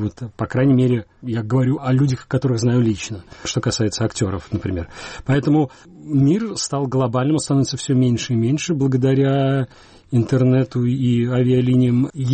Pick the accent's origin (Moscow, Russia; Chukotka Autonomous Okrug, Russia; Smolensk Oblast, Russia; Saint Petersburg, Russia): Saint Petersburg, Russia; born there; я родился в Советском Союзе, в городе Санкт-Ленинград